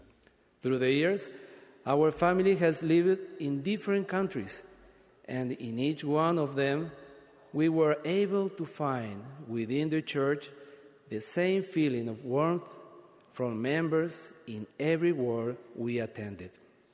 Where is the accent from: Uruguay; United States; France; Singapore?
Uruguay; Minas, Lavalleja; English is a second language; cold during the winter in my hometown of Minas, Uruguay.